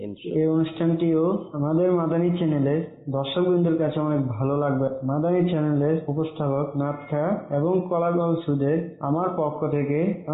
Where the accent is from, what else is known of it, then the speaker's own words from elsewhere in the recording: Chandpur, Chittagong Division, Bangladesh; আমার বাড়ি চাঁদপুর।